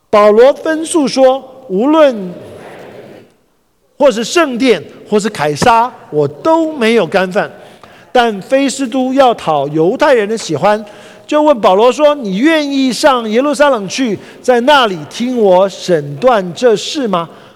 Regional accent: Taipei, Taiwan; 像我是台北人

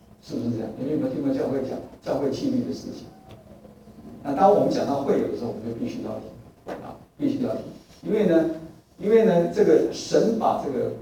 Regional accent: China; 我们中国人，哎呀，我跟你讲的目的是你去跟他讲

